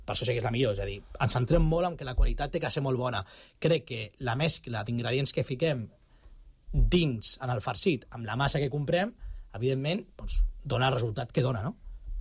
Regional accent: Catalonia, Spain; hi havia un repte de que som catalans

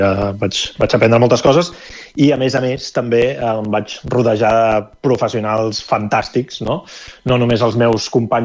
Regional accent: Cardedeu, Catalonia, Spain; Jo sóc de Cardedeu

